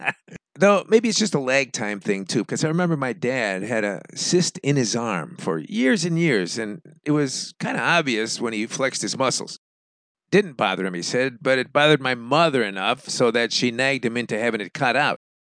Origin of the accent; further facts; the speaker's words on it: Chicago, Illinois, United States; I'm from Chicago.